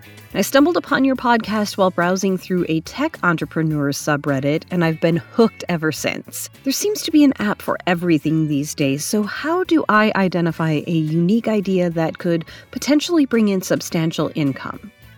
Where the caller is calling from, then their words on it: Seattle, Washington, United States; from Seattle.